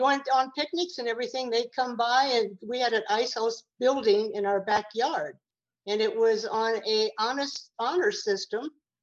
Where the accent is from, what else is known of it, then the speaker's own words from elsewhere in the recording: Nappanee, Indiana, United States; I grew up in Northern Indiana. It was called Napanee, a small town of about 3,000.